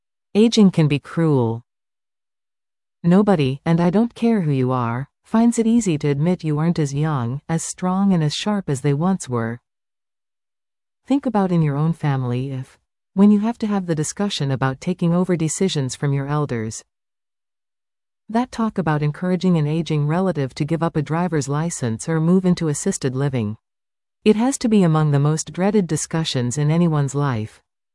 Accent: Canada; Obviously, as a Canadian, he's not my president

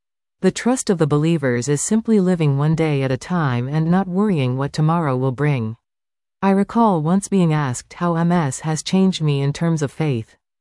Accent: Golden, British Columbia, Canada; I recalled when I was a young teen and saw him wheel through my hometown of Golden, BC.

